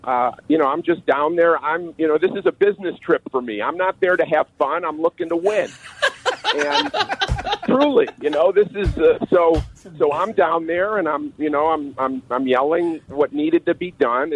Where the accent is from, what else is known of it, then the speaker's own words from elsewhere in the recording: Highland Park, Illinois, United States; You know, I grew up in Highland Park. I'm not sure why I chose the Sox over the Cubs